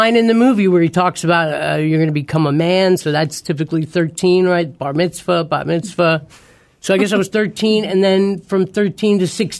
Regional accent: New Jersey, United States; I'm from New Jersey.

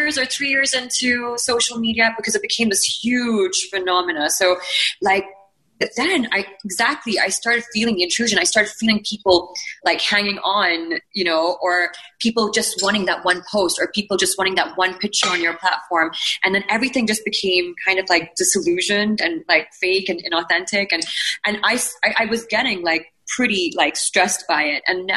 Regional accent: Bahrain; I remember this, like, growing up in Bahrain.

